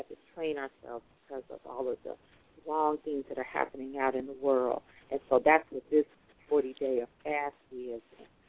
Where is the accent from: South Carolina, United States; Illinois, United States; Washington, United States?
Illinois, United States; Chicago; because of the time that we're living in Chicago. I'm from Chicago.